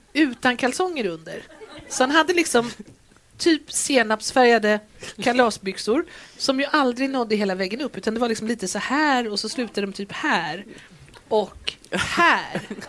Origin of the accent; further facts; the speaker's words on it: Stockholm, Stockholm County, Sweden; jag kommer från Stockholm